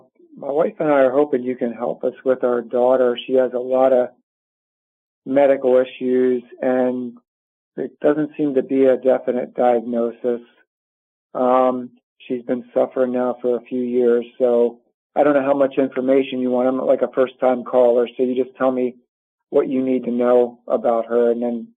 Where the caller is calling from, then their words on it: Pennsylvania, United States; East Coast, Pennsylvania.